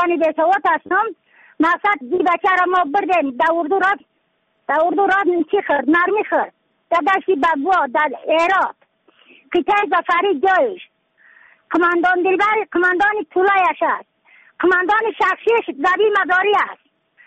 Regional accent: Badakhshan, Afghanistan; از بدخشان هستم. مرکز بدخشان ولسوالی اکل پایان قیره وینگ.

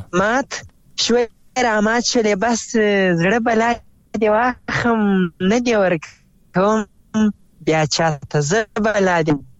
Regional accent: Zabul, Afghanistan; now in Ghazni, Afghanistan; زه اصلا د زابل ولایت یم خو اوسېږم غزنی کې

